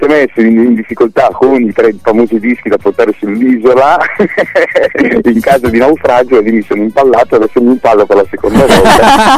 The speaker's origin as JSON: {"language": "Italian", "region": "Lombardy", "country": "Italy", "said": "io vengo dalla provincia di Mantova"}